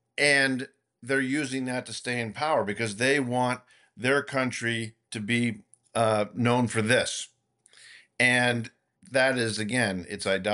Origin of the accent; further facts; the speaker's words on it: Massachusetts, United States; also born or lived in Rhode Island; I grew up in Massachusetts and Rhode Island, and a Patriots fan too.